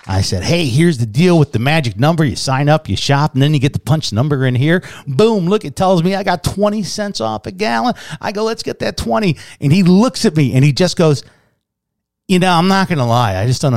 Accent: Chicago, Illinois, United States; And maybe it's because I grew up in Chicago, Crook County, where everything is taxed.

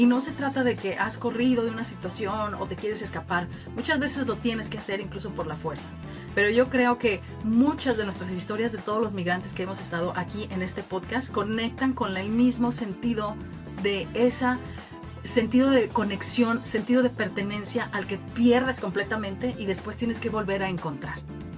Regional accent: Mexico; moved away; Y no olvidemos en México, sobre todo siendo yo mexicana, que los migrantes, los mexicanos que vivimos afuera de México

